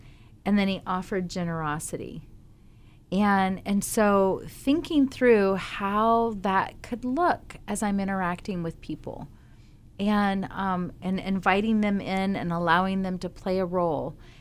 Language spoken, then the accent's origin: English; United States; I was raised in America.